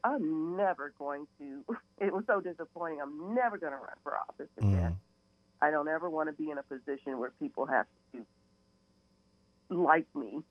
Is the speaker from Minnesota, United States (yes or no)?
no; Nashville, Tennessee, United States; also born or lived in New Jersey; And then we moved back to my hometown in Nashville. And I went to White Creek High School in Nashville, and that's where I graduated.